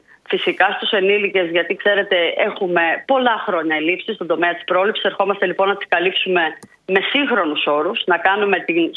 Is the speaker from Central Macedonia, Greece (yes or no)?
no; Crete, Greece; Είμαι από την Κρήτη, από ένα κριτικό χωριό.